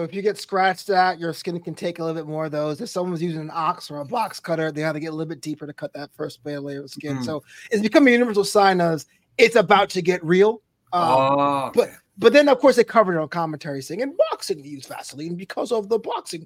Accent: Brooklyn, New York, United States; I love her to death as a character because I'm from Brooklyn.

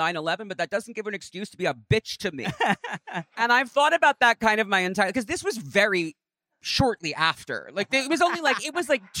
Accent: Westchester, New York, United States; So I grew up in Westchester, where the X-Men are from, and 9/11 was it was a big deal.

